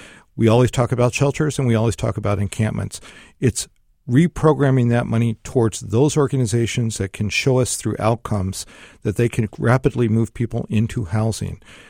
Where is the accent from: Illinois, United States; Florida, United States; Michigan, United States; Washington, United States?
Washington, United States; Seattle; also born or lived in Grays Harbor County; I grew up in Seattle, but I was actually born there.